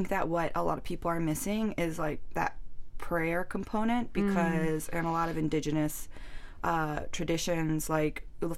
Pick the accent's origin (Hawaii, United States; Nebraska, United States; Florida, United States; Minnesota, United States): Hawaii, United States; I knew it was going to be even crazier because it's Hawaii, it's my hometown.